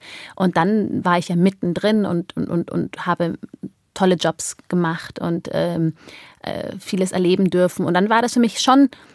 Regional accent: Erding, Bavaria, Germany; born there; ich bin im Erdinger Kreiskrankenhaus geboren, das ist ein bisschen ein größerer Ort als Grünbach. Und das war damals in 1989 eine Sensation, das erste schwarze Baby im Erdinger Krankenhaus.

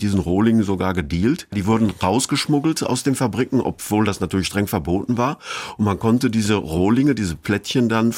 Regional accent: Altena, North Rhine-Westphalia, Germany; davon geträumt, dass die Verfilmung in meiner Heimatstadt, wo die Handlung spielt, stattfinden würde

